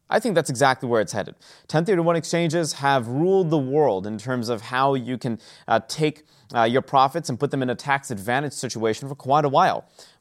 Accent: Kalamazoo, Michigan, United States; My hometown, well, my hometown's Kalamazoo, but my home state of Michigan, Detroit, Michigan, made that list.

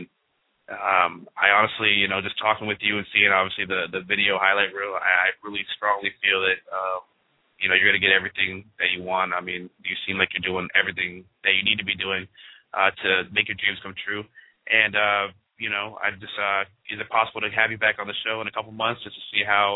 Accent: Florida, United States; So I'm from the Keys, man, and we're like 3 feet above sea level.

